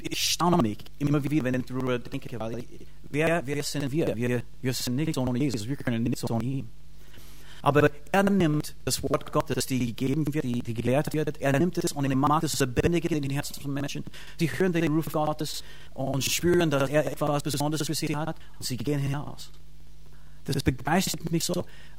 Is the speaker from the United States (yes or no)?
yes; United States; accent: American; German is a second language; ich weiß, dass es manchmal mein amerikanischer Dialekt kommt durch. Ja, ich wohne seit 7 Jahren hier, aber ich habe es immer noch nicht richtig geschafft, ja, mein amerikanischer Dialekt zu beseitigen.